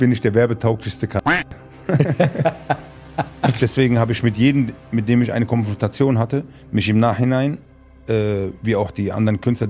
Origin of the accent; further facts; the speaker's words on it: Pirmasens, Rhineland-Palatinate, Germany; Ich bin ja aus Pirmasens.